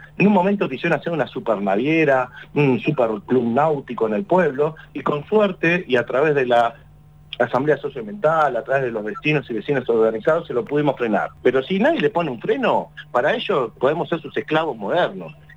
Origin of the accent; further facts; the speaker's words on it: San Martín de los Andes, Neuquén, Argentina; Los que somos San Martín de los Andes sabemos lo que nos duele no poder estar en el Muelle de Quilaquina